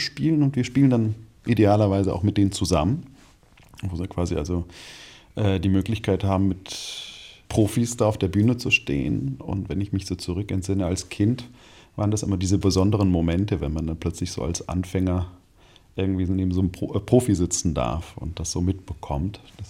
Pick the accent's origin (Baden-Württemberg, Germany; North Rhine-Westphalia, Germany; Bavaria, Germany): Baden-Württemberg, Germany; Jungingen; Also ich komme da ursprünglich aus der Ecke, da bin ich auf dem Land aufgewachsen, auf der Schwäbischen Alb. ich sage mal, in Jungingen, bei Hechingen, bei Tübingen, bei Stuttgart. Und also in Hechingen bin ich dann zur Schule gegangen